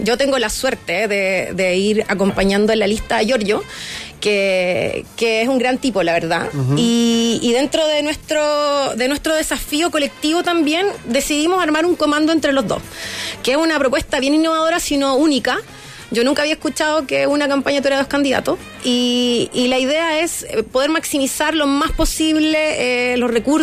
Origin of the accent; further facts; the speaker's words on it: La Granja, Santiago Metropolitan Region, Chile; Yo soy de La Granja, estudié en Providencia, en el Liceo Carmen Carvajal. Estoy en la Chile después viví en Santiago. La, o sea, verdad que me he movido por todo el distrito. En el único lugar que no he vivido es Macul, pero dentro de todo el distrito.